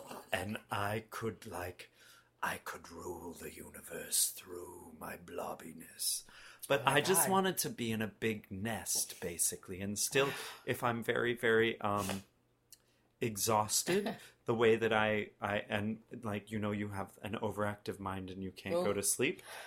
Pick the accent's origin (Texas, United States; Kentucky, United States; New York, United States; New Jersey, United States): Texas, United States; Even though I was growing up in Texas, we had a lot of international people come through our house.